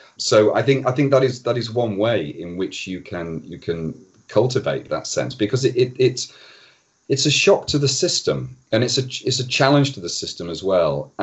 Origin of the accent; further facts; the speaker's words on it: Doncaster, Yorkshire and the Humber, United Kingdom; I grew up in Doncaster in a family that weren't particularly interested in reading, you know, kind of just everyday interests of a middle-class Doncaster family, you know, kind of golfing and walking and stuff.